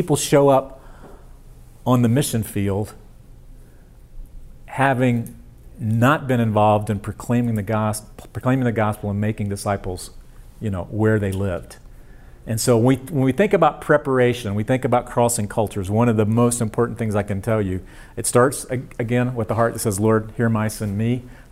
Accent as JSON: {"language": "English", "region": "South Carolina", "country": "United States", "tie": "born or raised there", "said": "So went back to my hometown. We went out to Francis Marion College at the time that you passed on the way to Myrtle Beach and just went in."}